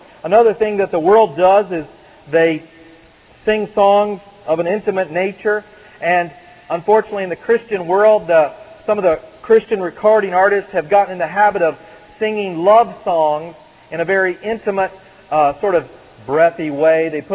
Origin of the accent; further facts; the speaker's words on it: the South, United States; I'm from the South. I know my accent's funny sometimes